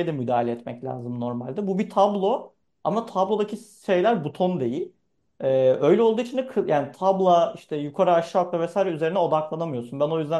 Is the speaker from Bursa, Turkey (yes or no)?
yes; Bursa, Turkey; işte ben Bursalıyım. Ailemin yanına gidiyorum sürekli.